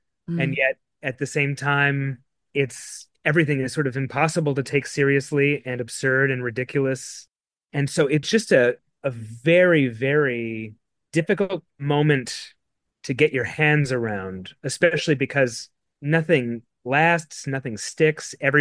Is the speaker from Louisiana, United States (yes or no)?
no; New Mexico, United States; But I grew up in New Mexico. I'm from New Mexico, and I always wanted to make a movie that was set there.